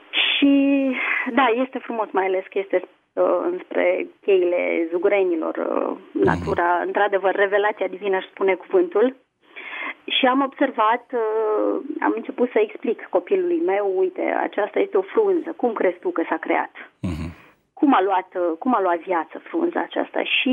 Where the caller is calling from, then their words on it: Bucharest, Romania; din București